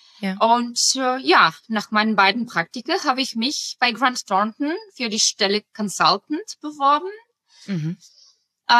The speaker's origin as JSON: {"language": "German", "country": "Bulgaria", "second_language": "German", "said": "Es wäre Bulgarien, mein Heimatland."}